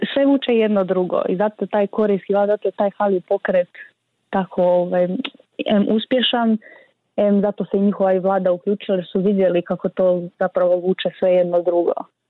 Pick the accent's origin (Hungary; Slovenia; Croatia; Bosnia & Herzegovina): Croatia; A kod nas u Hrvatskoj je recimo zanimljivo